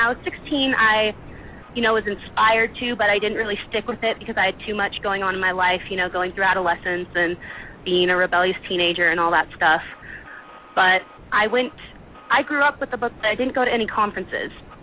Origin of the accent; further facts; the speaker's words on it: Oakhurst, California, United States; now in Fresno, United States; I'm originally from Oakhurst, California, which is just south of Yosemite National Park. And I live in Fresno right now